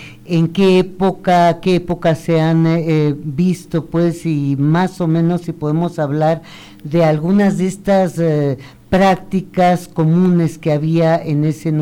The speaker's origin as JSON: {"language": "Spanish", "country": "Mexico", "said": "lo que constituye todo lo que es nuestro ser como mexicanos, ¿no?"}